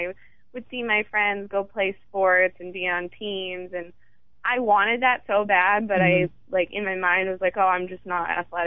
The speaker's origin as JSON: {"language": "English", "region": "Midwest", "country": "United States", "tie": "born or raised there", "said": "Well, we grew up in the Midwest, so healthy eating and exercise really weren't happening for us there."}